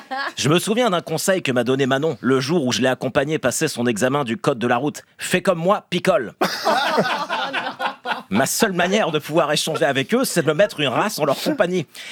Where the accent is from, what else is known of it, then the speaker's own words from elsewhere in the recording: Caen, Normandy, France; Moi, je m'en fous, je suis pas de Paris, je suis canet.